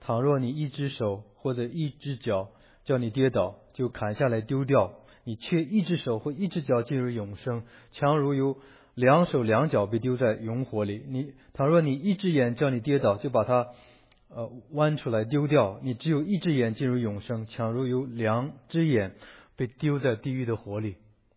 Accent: China; 我是中国人，我们可以讲这个话。

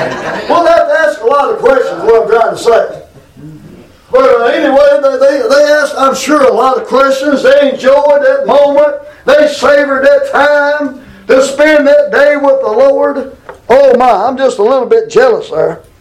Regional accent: Kentucky, United States; They're going to know we're from Kentucky when we get there, Sharon.

